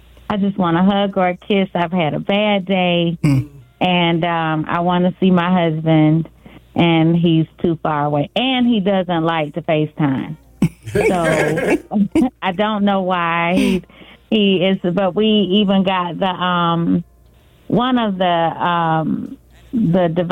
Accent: Camilla, Georgia, United States; I'm from Camilla, Georgia, so my grandparents raised me.

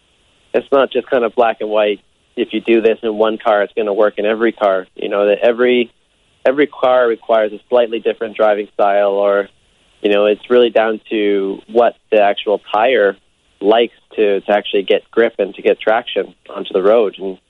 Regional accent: Canada; As a Canadian kid, I grew up watching IndyCar very closely.

